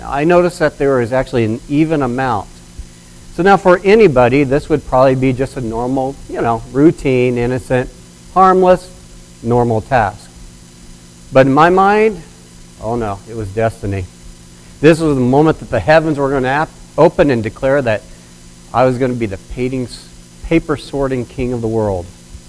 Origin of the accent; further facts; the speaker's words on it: Oklahoma, United States; also born or lived in Wisconsin, United States; where I grew up in Oklahoma and then later in Wisconsin, this time of year we'd probably have about 2 feet of snow by now